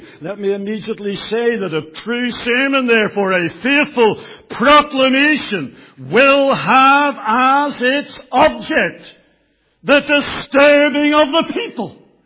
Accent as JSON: {"language": "English", "town": "Bangor", "region": "Northern Ireland", "country": "United Kingdom", "tie": "born or raised there", "said": "many of those that I would have been at school and played with growing up in Bangor, I knew those families."}